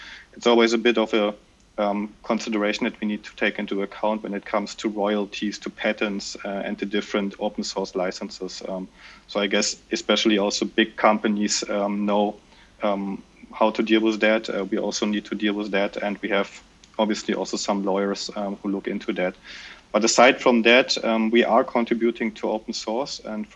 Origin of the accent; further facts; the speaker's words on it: Berlin, Germany; English is a second language; So I was born in Berlin and I've also been working in Berlin more or less my whole life. I'm located pretty much in the center of Berlin, working for Fraunhofer Focus.